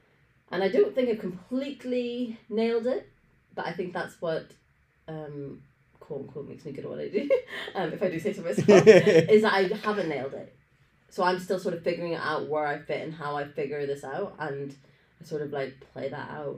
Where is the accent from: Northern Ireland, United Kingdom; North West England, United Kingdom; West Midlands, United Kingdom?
Northern Ireland, United Kingdom; also born or lived in Scotland; now in London, United Kingdom; And I grew up in Northern Ireland and in Scotland.